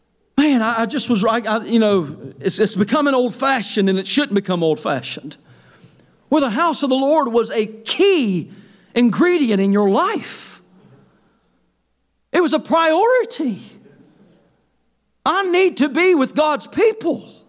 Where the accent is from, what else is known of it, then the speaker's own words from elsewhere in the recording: North Carolina, United States; I know I'm from North Carolina